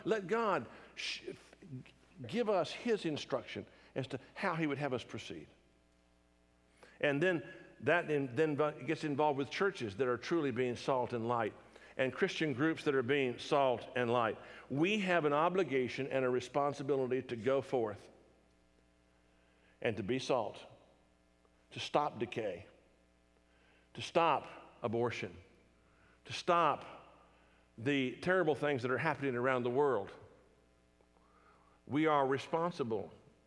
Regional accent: United States; And so as an American, I'm tempted to be depressed.

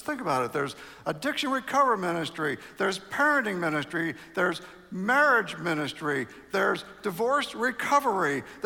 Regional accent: New Orleans, Louisiana, United States; I grew up in New Orleans, was saved when I was 22

